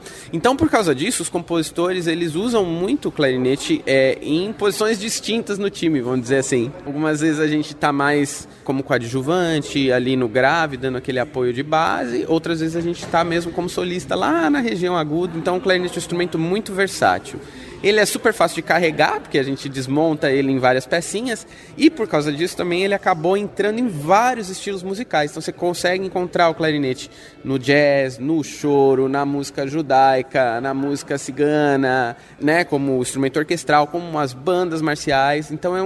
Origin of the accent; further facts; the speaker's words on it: São Paulo, Brazil; E eu fiquei em São Paulo, que nasci em São Paulo e fui criado em São Paulo.